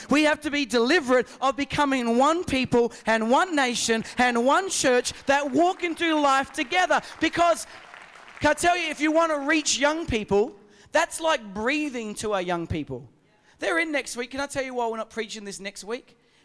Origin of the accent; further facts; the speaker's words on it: Australia; I'm Australian. You can cut me and I'll bleed Australian. I'm Aussie, oi, oi, oi. I'm as skippy as you get.